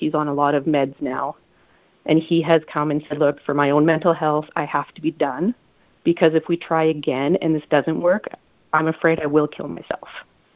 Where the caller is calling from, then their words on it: Calgary, Alberta, Canada; I'm calling from Calgary in Canada.